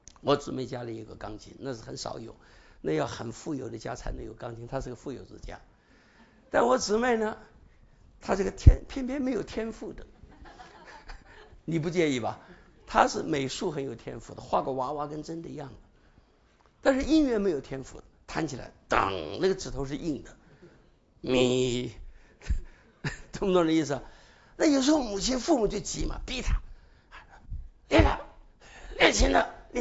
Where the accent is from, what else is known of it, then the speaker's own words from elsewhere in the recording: China; 我们中国人呢是有我们的限制的